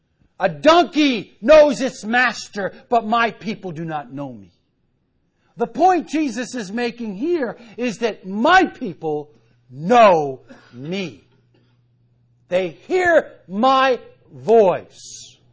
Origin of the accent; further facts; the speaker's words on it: New York, United States; I'm from New York, you know. I'm not used to being around cattle. And I'm not from upstate New York either.